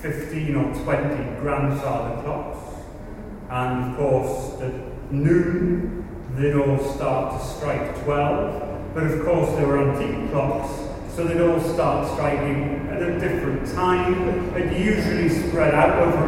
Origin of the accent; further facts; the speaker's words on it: North East England, United Kingdom; because I'm actually from the North East, you might not have realised that, I mean, I keep it hidden